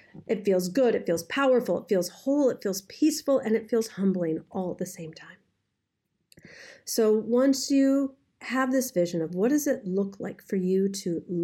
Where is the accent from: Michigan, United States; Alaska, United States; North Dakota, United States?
Michigan, United States; Detroit; I am from Detroit. I haven't been to Chicago in the longest time.